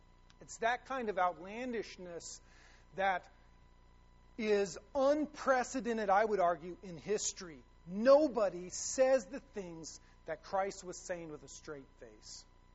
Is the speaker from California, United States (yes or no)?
yes; Los Angeles, California, United States; So, you know, I say, hey … I'm from Los Angeles.